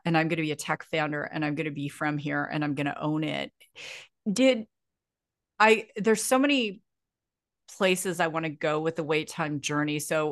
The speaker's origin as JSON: {"language": "English", "region": "Ontario", "country": "Canada", "tie": "born or raised there", "said": "I grew up in Ontario, Canada"}